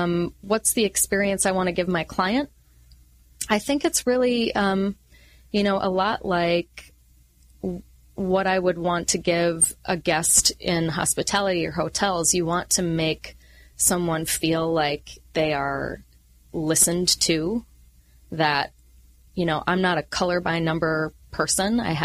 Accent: Minnesota, United States; now in California, United States; I grew up in Minnesota and have only lived in California for a few years.

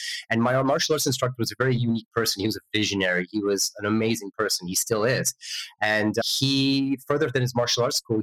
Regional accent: Vancouver, British Columbia, Canada; also born or lived in Europe; I was born in Europe, but I grew up in North America. Grew up in Vancouver, BC.

